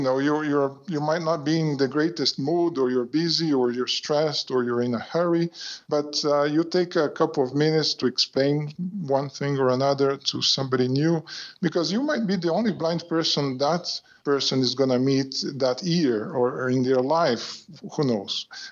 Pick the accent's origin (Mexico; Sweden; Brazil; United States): Brazil; born there; English is a second language; I was born in Brazil. I have lived in quite a few countries